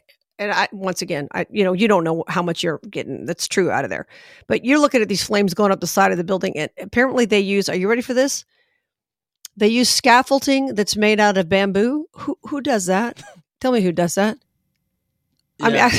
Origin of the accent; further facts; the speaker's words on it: Las Vegas, Nevada, United States; as you may know, I'm from Vegas, where we've had a couple of big fires.